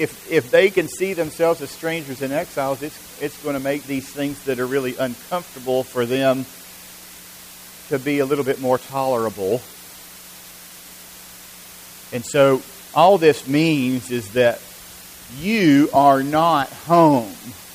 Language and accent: English; Alabama, United States; I introduce myself, I say, "I'm from Alabama," and they say, "I know."